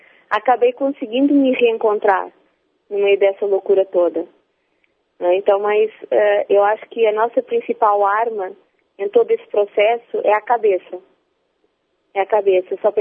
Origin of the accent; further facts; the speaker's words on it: Portugal; also born or lived in Rome, Italy; Eu sou portuguesa.